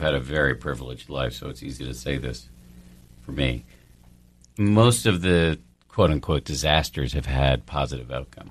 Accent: Newton, Massachusetts, United States; I was raised by doctors in Newton, Massachusetts. I had a lot of opportunities that a lot of people don't have.

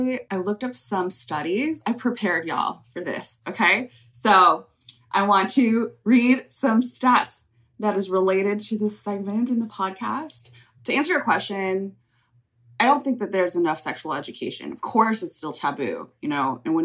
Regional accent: California, United States; I grew up in California, so sex education was literally, you know, in high school

